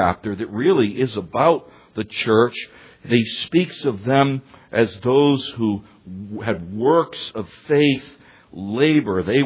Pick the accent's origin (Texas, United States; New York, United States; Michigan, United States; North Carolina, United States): New York, United States; I'm from New York. I get suspicious of these things put in front of me.